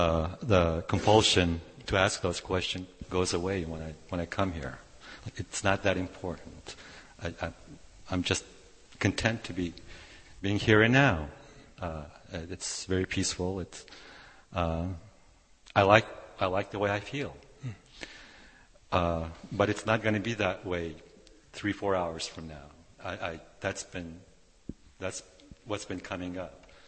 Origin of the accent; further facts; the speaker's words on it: Turkey; first language Russian; English is a second language; now in United States; I'm a Turk. I was born and raised in Turkey. I speak Russian, so my first language was Russian.